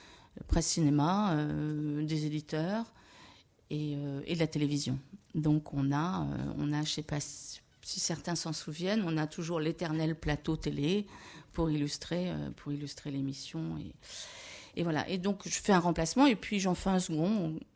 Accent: Senegal; J'ai une enfance africaine, j'ai grandi au Sénégal.

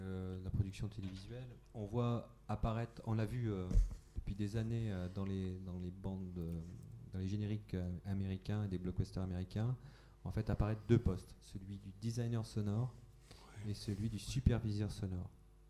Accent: Vietnam; French is a second language; Moi, je viens du Vietnam, par exemple.

